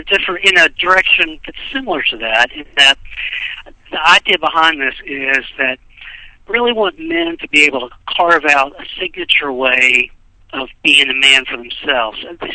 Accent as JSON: {"language": "English", "region": "Kentucky", "country": "United States", "tie": "born there", "also_born_or_lived": "Texas", "lives_now": "Nashville, United States", "said": "I was born in Kentucky, and I've lived a good bit of my life down in Texas too. So I've been in Nashville, I guess, for the last 5 years."}